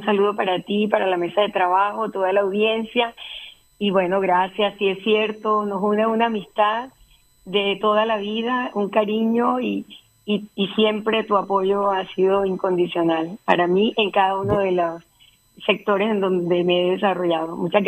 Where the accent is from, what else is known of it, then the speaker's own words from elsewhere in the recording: Baranoa, Atlántico, Colombia; yo soy de Baranoa, crecí en Baranoa, estudié en el Colegio de Baranoa, me casé en la iglesia de Baranoa.